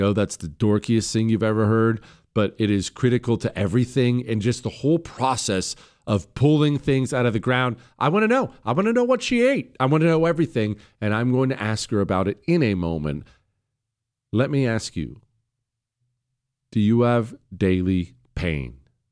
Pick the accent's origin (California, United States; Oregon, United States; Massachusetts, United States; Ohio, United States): Ohio, United States; You remember I grew up right next to West Virginia. I grew up in Ohio, so we'd always go down to West Virginia and check things out down there.